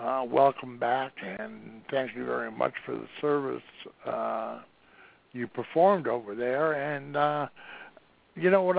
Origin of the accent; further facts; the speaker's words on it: United States; And I, as an American, wish we could have done more